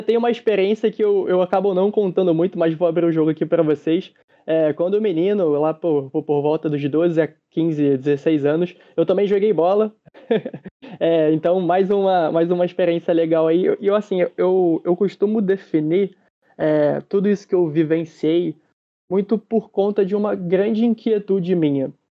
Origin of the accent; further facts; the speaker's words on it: Rio de Janeiro, Brazil; nascido e criado no Rio de Janeiro.